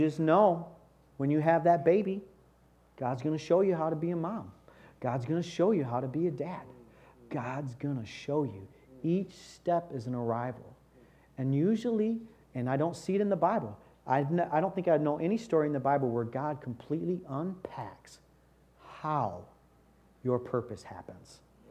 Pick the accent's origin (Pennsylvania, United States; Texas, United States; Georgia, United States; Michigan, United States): Michigan, United States; Battle Creek; I grew up in Battle Creek. That's where I've been my whole life.